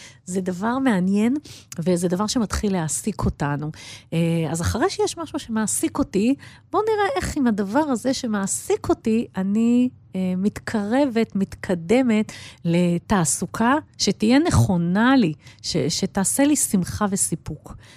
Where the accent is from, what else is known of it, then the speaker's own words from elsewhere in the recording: Rehovot, Central District, Israel; כן, אני באתי מרחובות והלכתי ללמוד בוולף, זאת אומרת, הייתי צריכה להתקבל